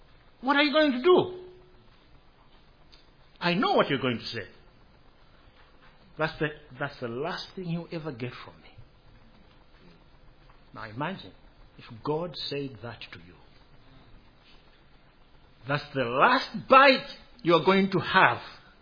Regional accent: Zambia; I recall growing up in Zambia, and I've never forgotten this.

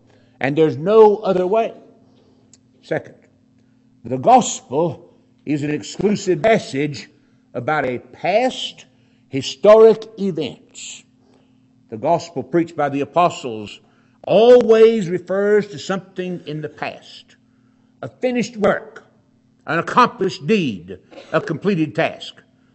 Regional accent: North Carolina, United States; I was down in North Wilkesboro, North Carolina, near my hometown

